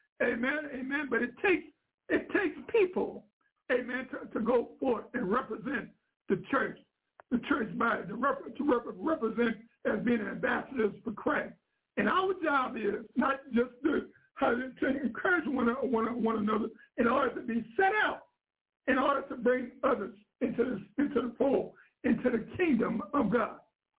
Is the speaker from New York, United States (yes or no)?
no; Louisiana, United States; now in Missouri City, United States; I'm transplanted from Louisiana into Hallelujah, Missouri City, Texas.